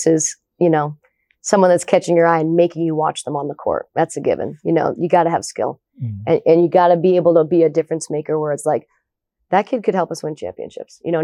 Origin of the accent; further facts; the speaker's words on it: Westwood, Massachusetts, United States; And I grew up in Westwood and it's legendary, you know, Kathy Delaney Smith land and 60 years of not losing a Tri-Valley league. So basketball was the end all be all in Westwood.